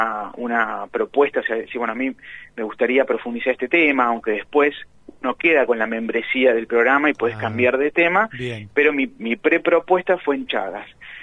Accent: La Plata, Buenos Aires Province, Argentina; Sí, vivo en La Plata, me crié en La Plata, primaria, secundaria, universidad, residencia, todo en La Plata.

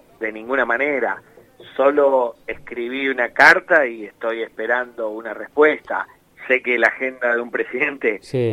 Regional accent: Argentina; yo siendo argentino, siendo artista local

